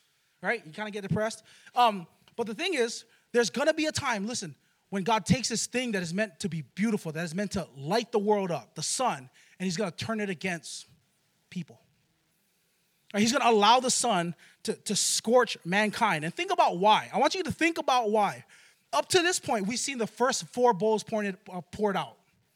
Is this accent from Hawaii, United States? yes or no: yes; Hawaii, United States; I grew up in Hawaii, so this is kind of hard for me because I didn't really see the sun as good.